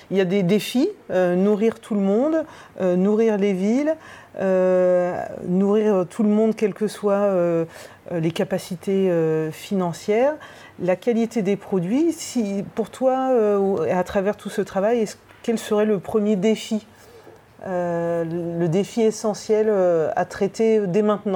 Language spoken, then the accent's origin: French; Normandy, France; Alors forcément, je suis normande